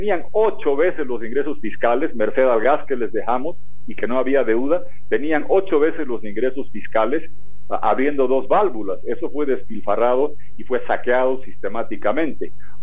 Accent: Argentina; Yo como argentino me daría por profundamente ofendido

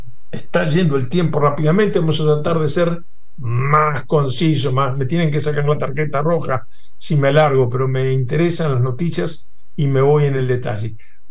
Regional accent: Uruguay; Él es el presidente y yo soy uruguayo.

